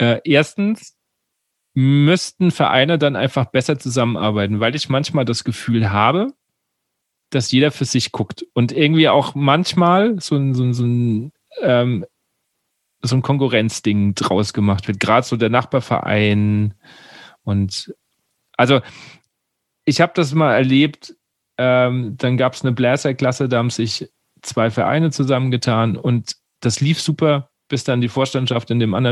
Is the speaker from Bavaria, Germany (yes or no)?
yes; Bavaria, Germany; ich merke das schon in Hessen jetzt. Also ich komme ja eigentlich aus dem Rand Bayern.